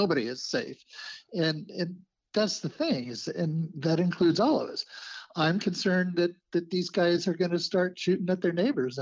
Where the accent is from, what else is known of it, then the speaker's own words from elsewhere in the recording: Idaho, United States; I grew up in Southern Idaho